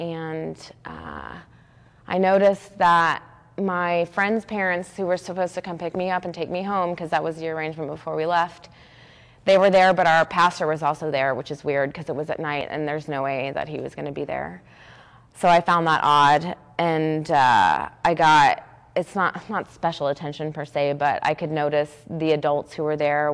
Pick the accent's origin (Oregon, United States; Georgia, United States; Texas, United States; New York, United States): Texas, United States; Austin; also born or lived in Louisville, Kentucky; I grew up in Austin. I was born in Louisville, Kentucky, which is why I have this hat, but most of my family's from Kentucky and Tennessee, but I grew up in Austin through college.